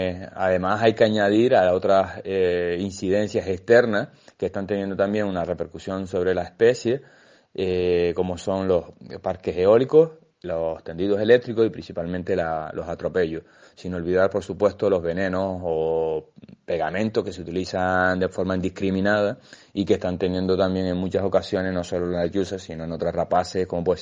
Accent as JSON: {"language": "Spanish", "region": "Canary Islands", "country": "Spain", "said": "del orgullo de que nos representa nuestros ecosistemas como canarios, de tener un patrimonio tan rico"}